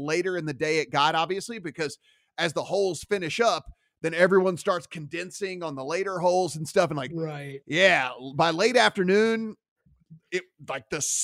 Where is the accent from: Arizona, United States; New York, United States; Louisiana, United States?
Louisiana, United States; when they find out I'm from Louisiana, they're like, oh, what about Mardi Gras?